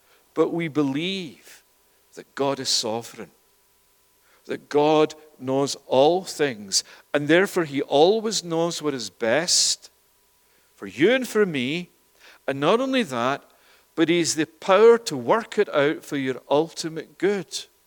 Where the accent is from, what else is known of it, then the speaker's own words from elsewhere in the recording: Scotland, United Kingdom; moved away as an adult; now in Toronto, Canada; I remember 28 years ago when I came here from Scotland, from the UK, with my wife and family.